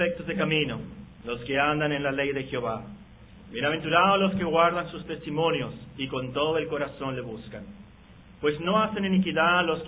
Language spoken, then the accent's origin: Spanish; Mexico; Acuérdate de nosotros, Señor, como pueblo, como mexicanos, Señor, por nuestra nación.